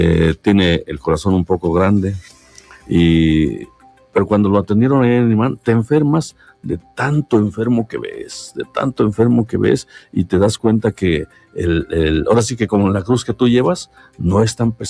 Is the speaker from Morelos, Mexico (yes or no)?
yes; Zacatepec, Morelos, Mexico; Fíjese que ahí en Zacatepec, pues nosotros somos de ahí, de Zacatepec